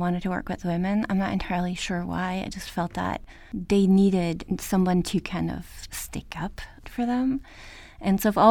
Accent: Norway; English is a second language; also born or lived in Germany; now in United States; I went to a Waldorf school in Norway and later also in Germany. And we learned English as a second language in Norway. So it's always been a second language.

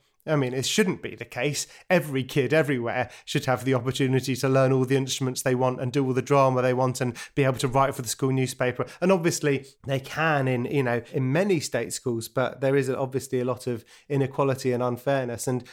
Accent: London, United Kingdom; also born or lived in Brighton; And then moved to South London, where I lived until I disappeared off to university.

